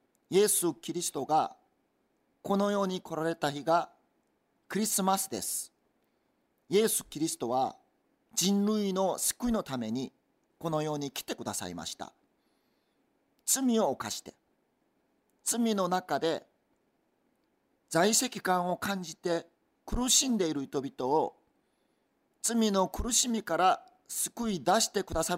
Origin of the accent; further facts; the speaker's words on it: South Korea; Japanese is a second language; now in Japan; 私は韓国から来た宣教師です。